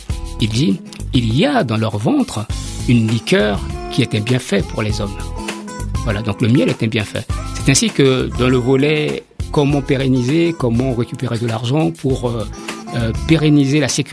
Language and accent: French; Central African Republic; moved away as an adult; now in France; quand j'étais enfant, j'ai étudié en Centrafrique, après le bac, okay, je suis arrivé en France en maths sup au lycée militaire d'Aix.